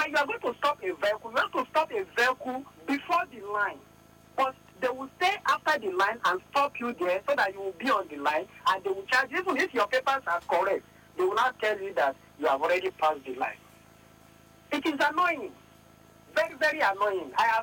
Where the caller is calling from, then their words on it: Kubwa, Federal Capital Territory, Nigeria; I'm calling from Kubwa.